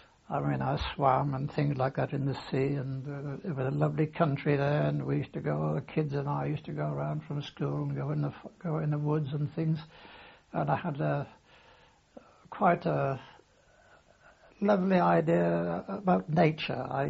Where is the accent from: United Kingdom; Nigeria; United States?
United Kingdom; Barry, Wales; born there; I was born actually in Bury in South Wales. The date was March the 4th, 1898.